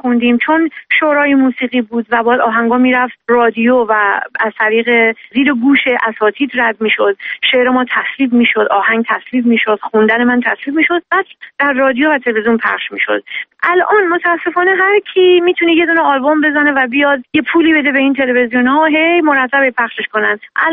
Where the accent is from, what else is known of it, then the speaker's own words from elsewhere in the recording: Iran; ما ایرانی هستیم